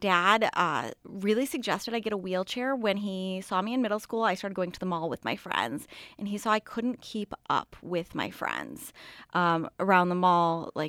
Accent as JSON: {"language": "English", "town": "Greece", "region": "New York", "country": "United States", "tie": "born or raised there", "said": "I grew up in Greece, New York. So, right 5 minutes up the road."}